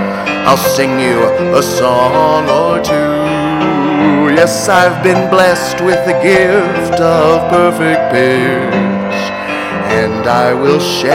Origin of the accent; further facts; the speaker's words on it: United States; You know, I'm so jet lagged. I'm from America, you can tell by looking at me.